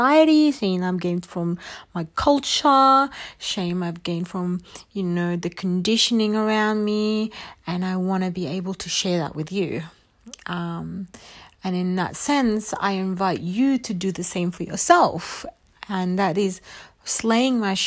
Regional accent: Australia; also born or lived in Egypt; growing up in Australia with immigrant parents, with me immigrant myself, struggling through the who I need to be as an Egyptian and who I need to be as an Australian

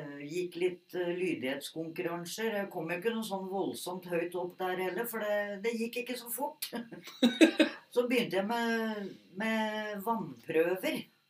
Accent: Gansdal, Akershus, Norway; Jeg er født og oppvokst i Gansdalen.

